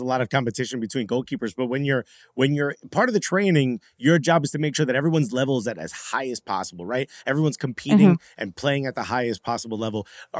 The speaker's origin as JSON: {"language": "English", "town": "Newark", "region": "New Jersey", "country": "United States", "said": "I'm from Newark, New Jersey."}